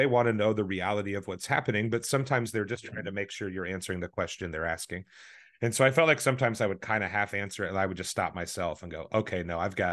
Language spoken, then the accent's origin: English; Midwest, United States; I'm from the Midwest. What can I do for seafood?